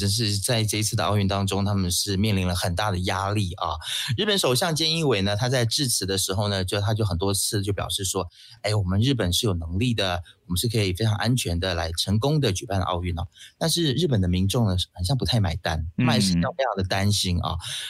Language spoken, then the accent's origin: Chinese; Malaysia; 但这1800例可能在我们马来西亚人看起来、啊、算得了什么呢